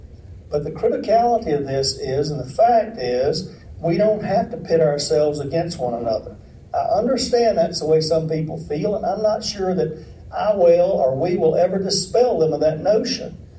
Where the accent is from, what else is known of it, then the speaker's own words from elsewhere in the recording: Georgia, United States; I was baited in my campaign in 2002, since I was from Middle Georgia, to make this an anti-Atlanta campaign.